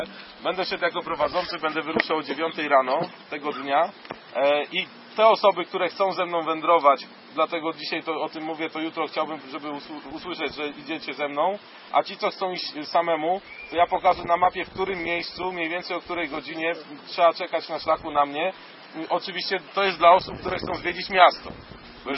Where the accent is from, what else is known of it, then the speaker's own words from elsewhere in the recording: Słupsk, Pomeranian Voivodeship, Poland; born there; w Słupsku się urodziłem